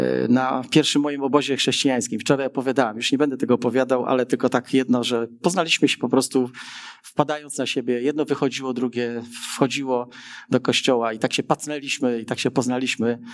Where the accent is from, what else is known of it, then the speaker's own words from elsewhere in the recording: Wrocław, Lower Silesian Voivodeship, Poland; A wychowywałem się tutaj we Wrocławiu, ponieważ jestem nowodworzaninem. Potem mieszkaliśmy na Włuchoborze Wielkim.